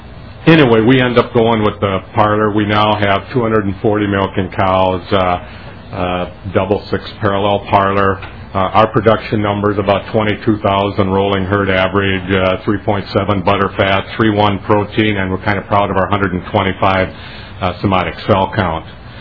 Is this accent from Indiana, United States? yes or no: no; Willmar, Minnesota, United States; I'm from the Wilmer, Minnesota area. I farm dairy farm with my brother.